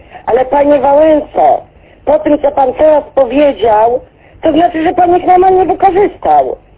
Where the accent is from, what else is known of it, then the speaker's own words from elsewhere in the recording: Szczecin, West Pomeranian Voivodeship, Poland; bo ja pochodzę ze Szczecina